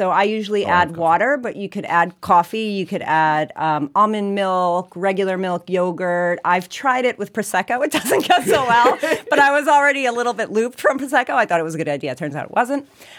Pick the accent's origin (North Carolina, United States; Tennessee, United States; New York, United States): New York, United States; I'm also from New York